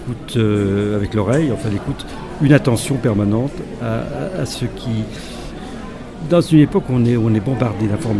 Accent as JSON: {"language": "French", "town": "Chalon-sur-Saône", "region": "Bourgogne-Franche-Comté", "country": "France", "tie": "born there", "also_born_or_lived": "Auxerre", "lives_now": "Auvergne, France", "said": "Alors, je suis né à Chalon-sur-Saône et j'ai vécu 5 années à Auxerre pour des raisons professionnelles. Et depuis 30 ans, je suis en Auvergne."}